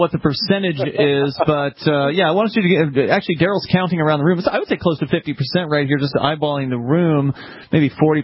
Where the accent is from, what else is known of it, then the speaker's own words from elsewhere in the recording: Sarasota, Florida, United States; Oh, wow, me too. I was born and raised down there.